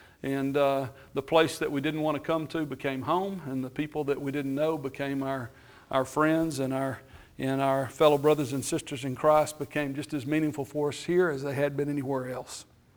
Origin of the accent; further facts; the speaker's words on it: Texas, United States; also born or lived in Houston area; And he was the preacher in the little congregation I grew up in West Texas, and I was just a kid